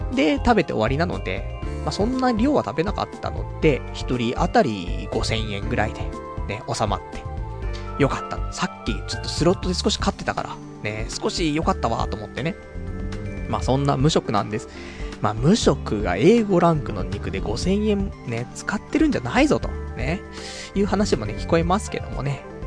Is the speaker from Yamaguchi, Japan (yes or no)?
no; Koenji, Tokyo, Japan; あら、ね、俺の出身地かしらっていうね